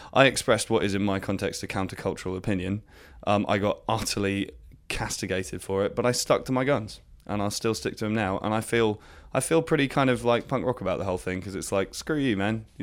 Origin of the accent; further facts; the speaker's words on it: England, United Kingdom; because I come from the punk scene and I'm English